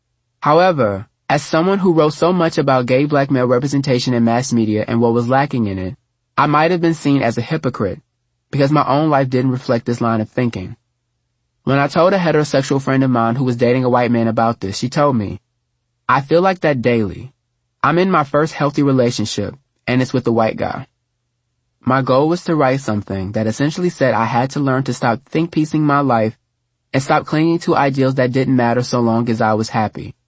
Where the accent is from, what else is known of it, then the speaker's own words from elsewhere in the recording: Houston, Texas, United States; I am from Houston, Texas.